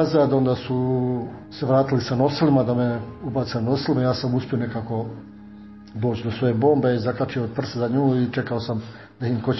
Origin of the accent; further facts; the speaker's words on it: Ravan, Brod-Posavina County, Croatia; born there; Tada sam rođen u selu Ravan, to je na području današnje općine Sibinj, poznato kao Župa Odvoroci, odnosno Odvoračka sela, koje se nalaze uz moda neka 22, 3, 4 km od centra Slavonskog Broda.